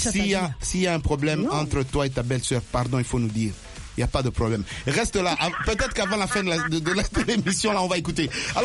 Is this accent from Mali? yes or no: no; DR Congo; Tu veux dire mon pays d'origine, alors, ça c'est vrai, la RDC, ça c'est sûr.